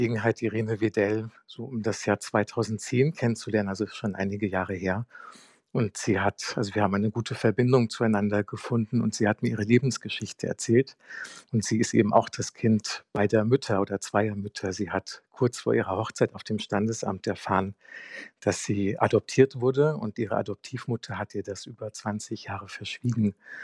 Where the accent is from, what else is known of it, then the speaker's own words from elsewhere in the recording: Heusenstamm, Hesse, Germany; also Frankfurt, Offenbach, Heusenstamm, wo ich aufgewachsen bin